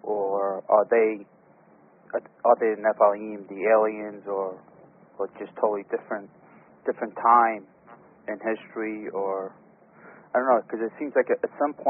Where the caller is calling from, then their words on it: New Jersey, United States; I'm calling from New Jersey.